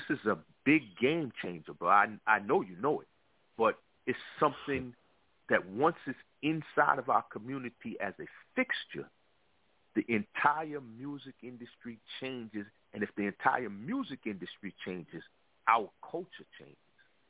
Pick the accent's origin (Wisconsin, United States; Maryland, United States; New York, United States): New York, United States; Brooklyn; I'm from the East Coast, of course. I'm from Brooklyn, New York.